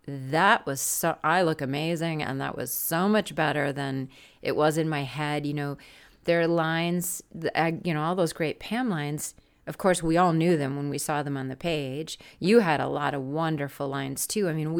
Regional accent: Wisconsin, United States; growing up in Wisconsin was amazing, and I love it there so much.

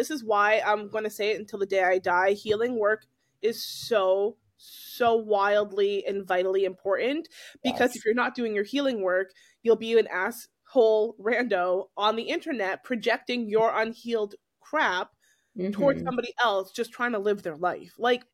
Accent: New Hampshire, United States; growing up in New England, we were the only Black kids and we are Black biracial. So other than my family, that was it.

